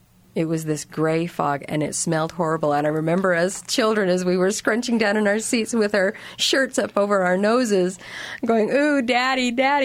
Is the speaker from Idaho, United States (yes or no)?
yes; Idaho, United States; I remember as a small child, I grew up in Idaho, and we made a trip down to Salt Lake City.